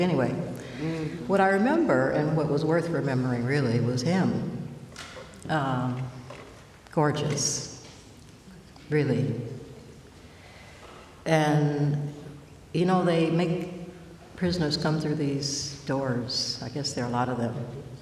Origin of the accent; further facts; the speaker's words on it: Georgia, United States; I grew up in Georgia.